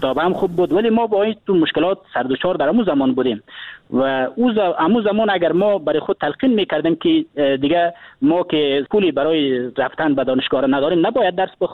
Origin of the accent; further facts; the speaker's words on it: Afghanistan; به عنوان یک افغان، با عنوان یک جوان در وطن ما زندگی میکنیم،